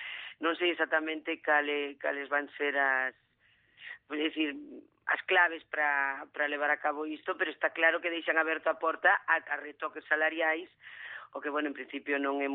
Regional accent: Vigo, Galicia, Spain; como boa viguesa

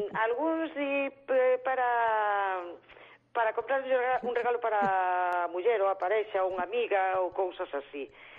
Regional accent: Galicia, Spain; xa se ve que somos galegas.

